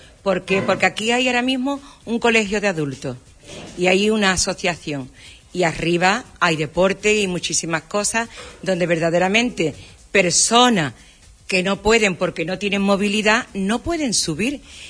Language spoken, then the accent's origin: Spanish; Huelva, Andalusia, Spain; Y estoy trabajando y estoy dejando ese dinero en mi tierra. Hablemos por Huelva, como cada cual pida por su ciudad. Pero te hablo de la nuestra, que hay un montón de parados.